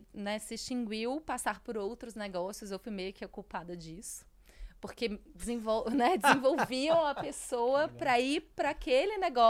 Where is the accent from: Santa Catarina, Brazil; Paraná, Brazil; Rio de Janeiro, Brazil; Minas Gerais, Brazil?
Minas Gerais, Brazil; Eu sou mineira. Boa. Eu acho que o time que está assistindo já deve ter percebido pelo meu sotaque.